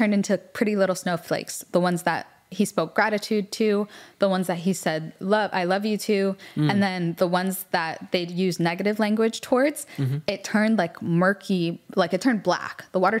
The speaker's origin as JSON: {"language": "English", "country": "United States", "tie": "born or raised there", "said": "because, you know, growing up in America and I'm the oldest, you know, like I did have to share"}